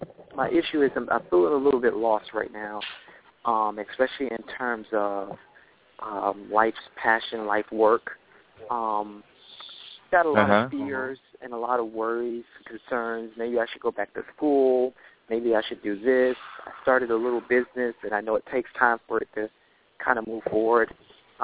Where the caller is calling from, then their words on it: Florida, United States; I'm calling from Florida.